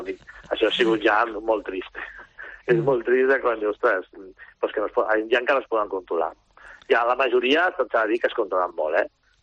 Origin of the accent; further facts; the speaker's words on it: Canet, Catalonia, Spain; uns del meu poble de Canet